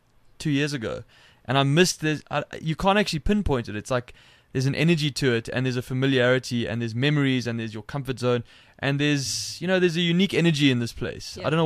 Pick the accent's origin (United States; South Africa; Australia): South Africa; Johannesburg, Gauteng; born or raised there